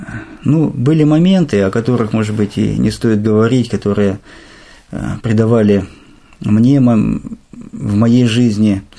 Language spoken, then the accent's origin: Russian; Vorkuta, Komi Republic, Russia; Сам я родом из Воркуты.